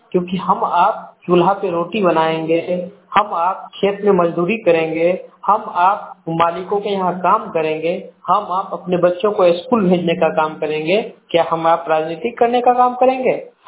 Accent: Samastipur, Bihar, India; मैं समस्तीपुर से हूँ।

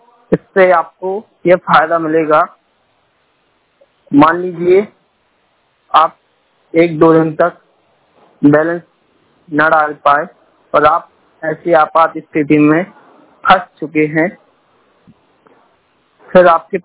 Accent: Chhatarpur, Madhya Pradesh, India; ये मेरा वर्तमान स्थान है, रहने वाला छतरपुर मध्य प्रदेश से बात, छतरपुर मध्य प्रदेश का रहने वाला हूँ।

